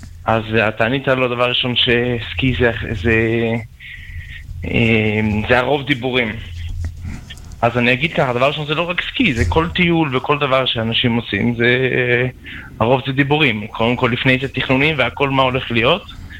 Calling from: Zurich, Switzerland

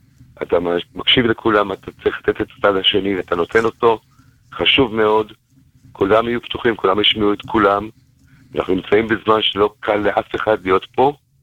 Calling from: Bnei Brak, Tel Aviv District, Israel; מבני ברק.

